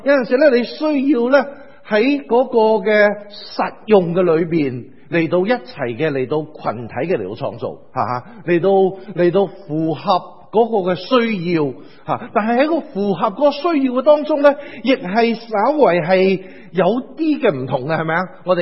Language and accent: Cantonese; China; 即係我哋中國人，我哋容易話啊唔衝突，以和為貴就好。